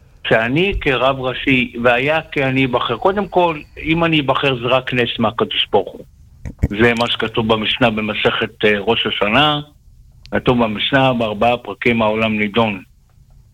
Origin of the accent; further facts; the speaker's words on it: Golan Heights, Israel; אנחנו מהגולן, אני פה, יש לנו קהילה, אני נותן שיעורים בגולן